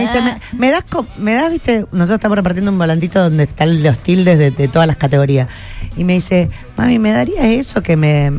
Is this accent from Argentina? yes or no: yes; Rosario, Santa Fe, Argentina; somos el equipo que pelea por la ciudad, porque somos todos rosarinos. Queremos esta ciudad como nadie